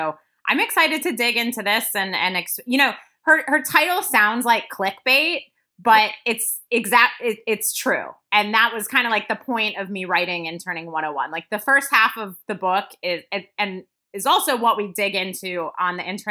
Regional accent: Midwest, United States; Like, you know, I'm from the Midwest originally

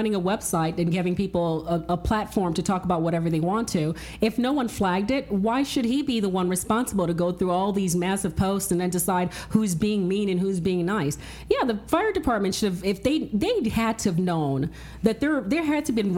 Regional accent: Nigeria; Oh, totally. I am Nigerian.

